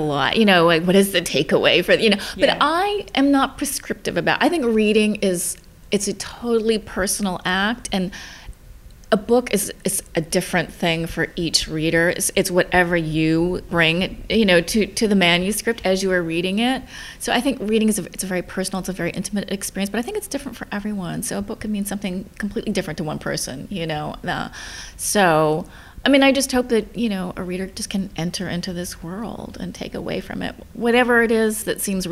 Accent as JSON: {"language": "English", "region": "California", "country": "United States", "tie": "born or raised there", "said": "I mean, I grew up in California, so I know about the landscape there"}